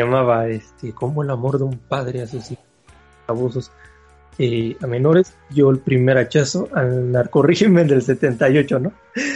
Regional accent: Mexico; A ver, yo soy mexicano, yo sí estoy en un narcorrégimen

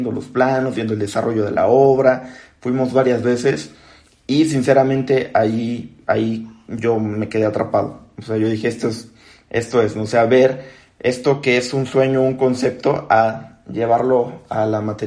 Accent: Acapulco, Guerrero, Mexico; Entonces, vine a la Ciudad de México con un tío que está en la parte de la ingeniería automotriz. Regresé a Acapulco

